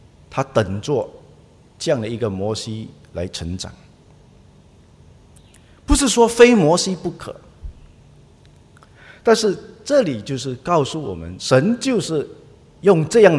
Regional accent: Singapore

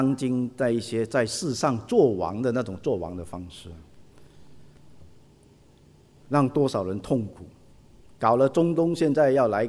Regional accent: China; 我们中国人这个义字我们讲的最多

